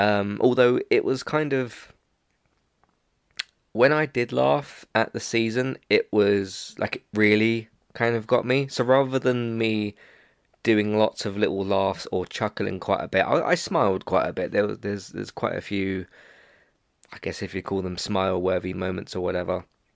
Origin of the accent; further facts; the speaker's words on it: United Kingdom; even as a British person, I don't watch a ton of British TV.